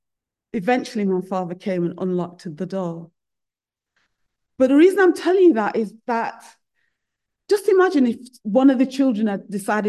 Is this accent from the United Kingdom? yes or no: yes; Sheffield, Yorkshire and the Humber, United Kingdom; many of you probably already know that I grew up in Sheffield, up north. So you probably picked that up from my accent as well. So I lived there when it was still known as the Steel City.